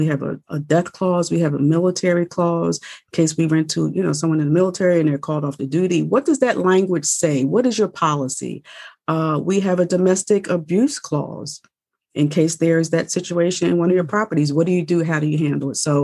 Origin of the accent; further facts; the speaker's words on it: Philadelphia, Pennsylvania, United States; We're from Philadelphia, Pennsylvania.